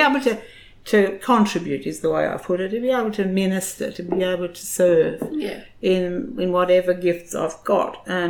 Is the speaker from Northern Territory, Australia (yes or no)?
no; Tasmania, Australia; Because I think growing up in Tassie was... very precious to me.